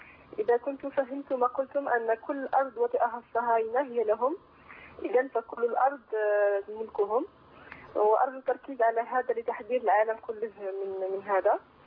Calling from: France; من فرنسا.

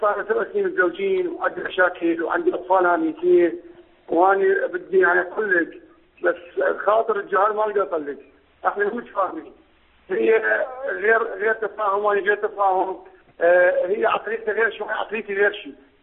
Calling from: Iraq; لو شوية خبرت من العراق، أنا من العراق،

